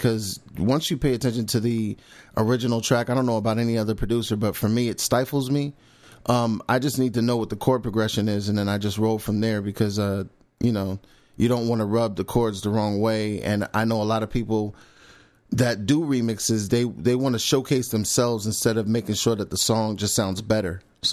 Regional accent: New York, United States; especially because I was from New York, being

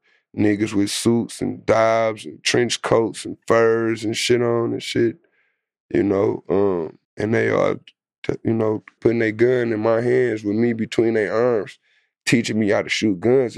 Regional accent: Detroit, Michigan, United States; Earlier, when I grew up till now in Detroit, it's like a whole lot of shit that's different

